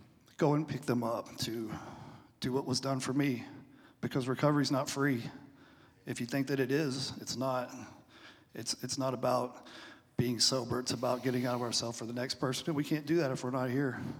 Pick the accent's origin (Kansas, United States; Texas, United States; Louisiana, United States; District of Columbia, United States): Texas, United States; Wichita Falls; I grew up in Wichita Falls, and I went to school with Kimbra 25 years ago.